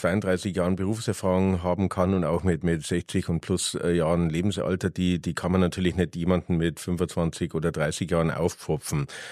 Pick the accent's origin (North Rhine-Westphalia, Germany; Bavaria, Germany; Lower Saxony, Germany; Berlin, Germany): Bavaria, Germany; Ingolstadt; ich bin in Ingolstadt aufgewachsen und ich spreche jetzt zum Beispiel hier im Interview ein bisschen anders, als wenn ich jetzt in Ingolstadt am Wochenende mich mit meinen Abiturfreunden treffe.